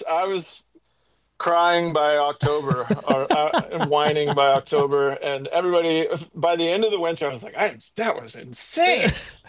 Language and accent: English; Lexington, Kentucky, United States; now in Missoula, United States; I mean, I grew up in Lexington, Kentucky, like I said, and everybody there loves the Kentucky Wildcats